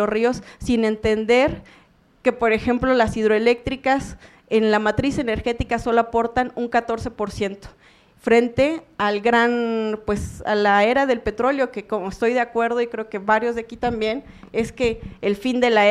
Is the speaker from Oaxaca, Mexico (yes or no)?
no; Veracruz, Mexico; soy también veracruzana